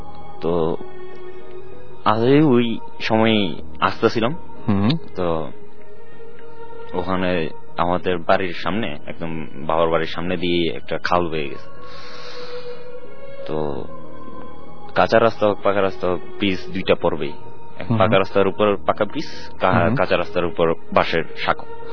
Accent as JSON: {"language": "Bangla", "town": "Chittagong", "region": "Chittagong Division", "country": "Bangladesh", "tie": "born or raised there", "lives_now": "Dhaka, Bangladesh", "said": "আমার বাড়ি চিটাং, ঢাকায় পড়াশোনা করি।"}